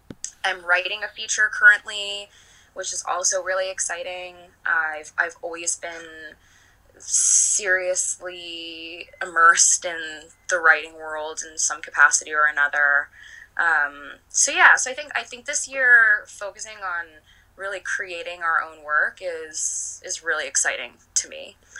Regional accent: Astoria, New York, United States; We grew up in Astoria and Queens together.

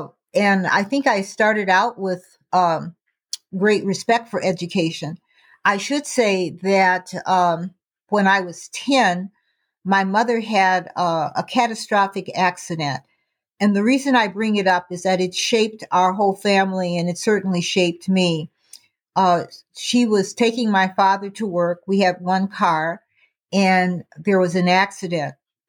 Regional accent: Indiana Harbor, Indiana, United States; up in a small town in Indiana. It's Steel Town, Indiana Harbor, where they had Inland Steel. And so I was born right on Deal Street, and I was born at home

